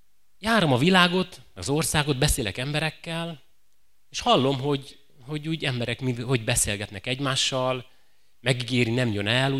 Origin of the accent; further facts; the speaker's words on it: Szabolcs-Szatmár-Bereg, Hungary; nyílt császáriban nevelkedtem, amikor a nagypapám, aki juhász volt, befogott a tehénszekérbe, bementünk a vásárba, Nyírbátorba, gyalog